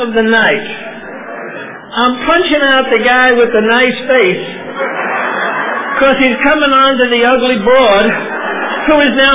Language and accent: English; New York, United States; I'm from New York initially.